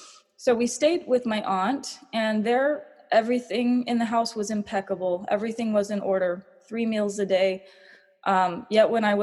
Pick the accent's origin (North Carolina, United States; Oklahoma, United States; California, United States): California, United States; El Sobrante; I grew up in the Bay Area, born in the Bay Area in a little town called El Sobrante, which means leftovers.